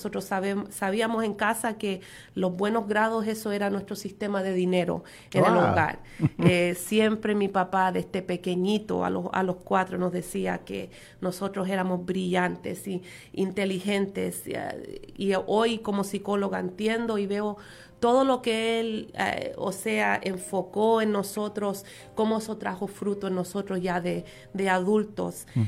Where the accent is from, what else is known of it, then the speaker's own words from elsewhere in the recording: Texas, United States; born there; Mi papá, estudiando en un colegio bíblico, llegó a Texas y ahí es donde yo nací. Soy patriota de Texas.